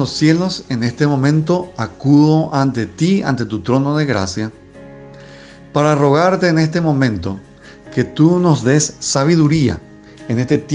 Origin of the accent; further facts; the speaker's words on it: Paraguay; Yo como paraguayo, en primer lugar, me identifico con este pueblo